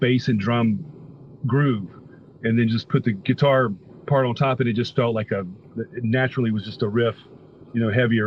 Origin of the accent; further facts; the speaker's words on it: the South, United States; I'm from the South.